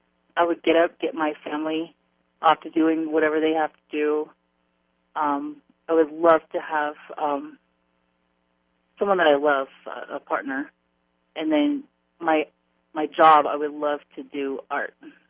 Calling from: Nevada, United States

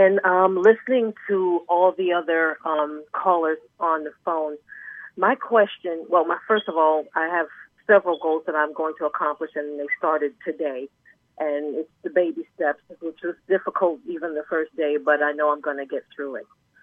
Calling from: North Carolina, United States; I'm calling from North Carolina.

